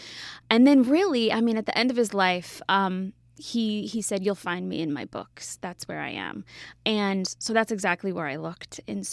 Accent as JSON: {"language": "English", "region": "Michigan", "country": "United States", "tie": "born or raised there", "said": "I don't. I'm from Michigan."}